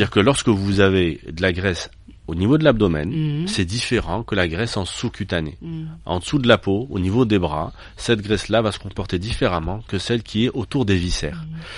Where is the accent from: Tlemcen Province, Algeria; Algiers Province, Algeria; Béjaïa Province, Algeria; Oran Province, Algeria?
Algiers Province, Algeria; Algiers; Je vous prends en exemple Beb El-Oued, là d'où je viens. À Beb El-Oued, il y a une étude où l'obésité atteint 27%.